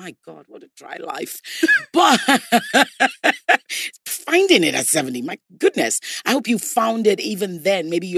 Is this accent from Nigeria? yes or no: yes; Nigeria; I'm from Nigeria.